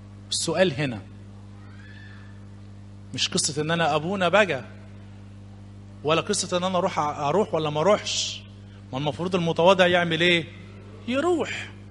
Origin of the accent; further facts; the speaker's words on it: Upper Egypt, Egypt; لان انا رجل صعيدي ومتأثر شوية بالصعيدة كتير، يعني بوالدية.